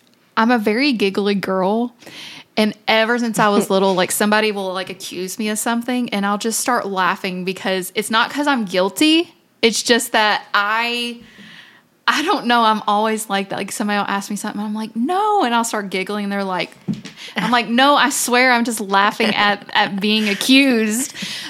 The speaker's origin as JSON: {"language": "English", "town": "Somerset", "region": "Kentucky", "country": "United States", "tie": "born or raised there", "also_born_or_lived": "Owensboro", "said": "I was born in Owensboro, Kentucky, which is Western Kentucky. Very bluegrass, flatlands, farming, that side of it. But then when I was six, we moved to Somerset, Kentucky, which is more in the foothills of Kentucky, Appalachia"}